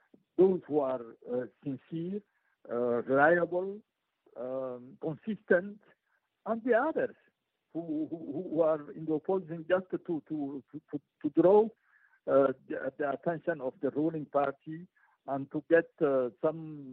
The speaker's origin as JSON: {"language": "English", "country": "Djibouti", "said": "because the elections in my home country are not fair and free."}